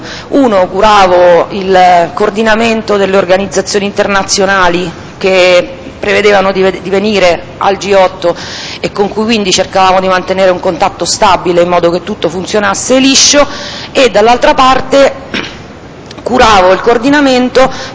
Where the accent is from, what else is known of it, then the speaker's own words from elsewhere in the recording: Rome, Lazio, Italy; born there; sono nata a Roma il 2 settembre del 1960 e risiedo a Roma.